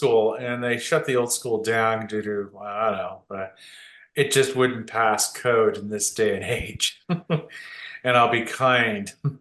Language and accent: English; Montreal, Quebec, Canada; I am originally from Montreal